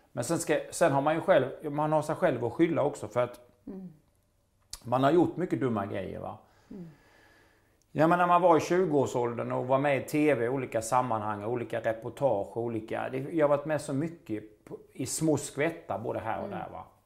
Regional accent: Halmstad, Halland County, Sweden; När jag går på gatorna i Halmstad så riktigt kan jag se hur en del människor tycker illa om mig.

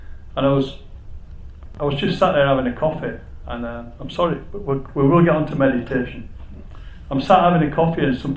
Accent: England, United Kingdom; born there; moved away as an adult; As you can guess, I was born in England. Just a bit about myself. I was born in England in 51.

